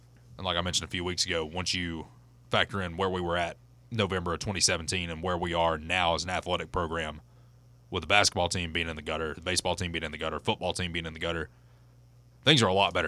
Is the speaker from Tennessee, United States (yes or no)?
yes; La Follette, Tennessee, United States; I'm from La Follette.